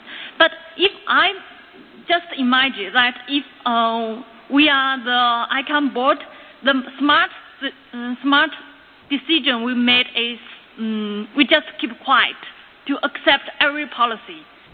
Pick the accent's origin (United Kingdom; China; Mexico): China; English is a second language; and I'm from China.